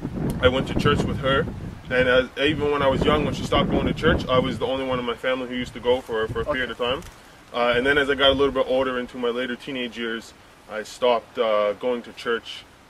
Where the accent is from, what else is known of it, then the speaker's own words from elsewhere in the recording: Halifax, Nova Scotia, Canada; I'm from Halifax, Nova Scotia originally. I was born and raised. My father is white from Prince Edward Island, which is another province of Canada.